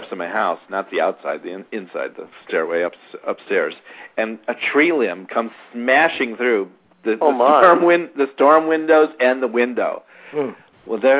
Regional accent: Illinois, United States; I grew up in Illinois, and I was left alone in the house while my parents were out

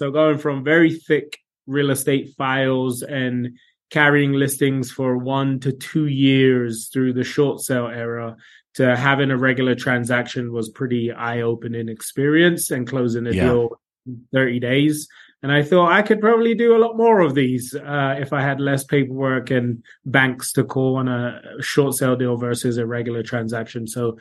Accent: London, United Kingdom; moved away; So I am born and raised in London, moved here many moons ago, back in the early 2000s.

